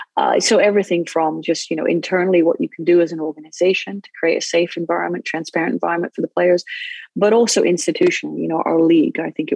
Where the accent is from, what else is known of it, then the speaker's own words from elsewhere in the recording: England, United Kingdom; now in United States; Well, I grew up in England